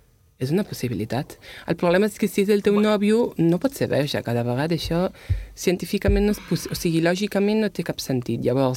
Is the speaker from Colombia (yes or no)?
no; France; Spanish is a second language; Yo soy francesa, no me entero de cosa